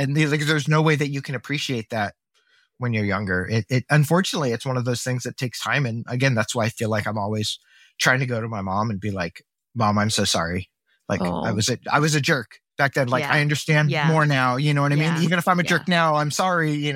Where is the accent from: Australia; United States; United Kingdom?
United States; Midwest; It's just funny that how that changed, where I think when we were growing up in the Midwest, you couldn't just go somewhere and get pho, right?